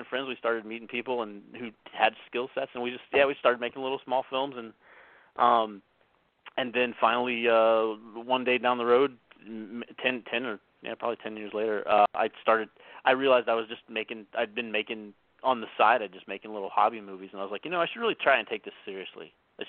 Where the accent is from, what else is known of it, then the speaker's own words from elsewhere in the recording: Richmond, Virginia, United States; My friend ended up staying home, and we grew up in Richmond, Virginia, and he ended up staying at home for a few months to like kind of work and make some money before he came to school.